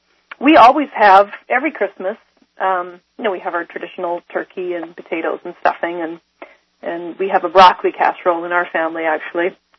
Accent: Canada; I usually pride myself as a Canadian on saying things quite nicely

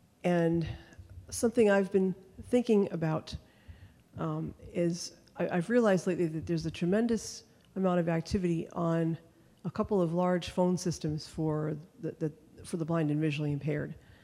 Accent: Reading, Massachusetts, United States; also born or lived in Connecticut; from Reading, Massachusetts. I spent most of my time in Massachusetts, but also a lot of time in Connecticut.

